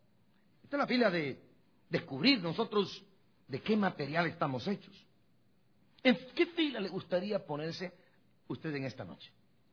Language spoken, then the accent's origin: Spanish; Guastatoya, El Progreso, Guatemala; Yo tenía un amigo, en mi pueblo, en Huastatoya